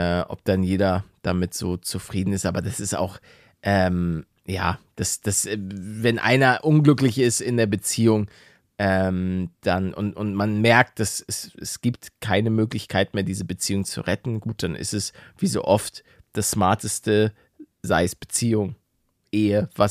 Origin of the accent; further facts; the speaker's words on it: Netherlands; Du sagst manchmal Holländer zu uns, aber wir sind Niederländer.